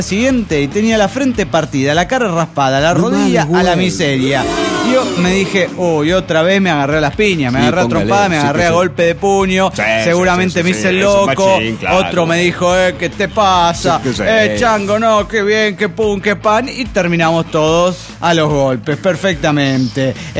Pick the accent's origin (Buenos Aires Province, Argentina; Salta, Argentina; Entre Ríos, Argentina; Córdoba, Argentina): Salta, Argentina; Rosario de Lerma; nos fuimos a festejar en un pub bailable en mi pueblo, Rosario de Lerma. Esto es en Salta, Argentina.